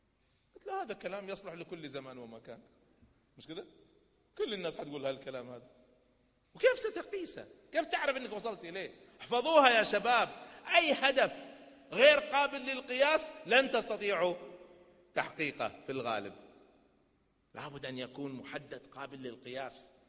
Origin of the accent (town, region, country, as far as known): Kuwait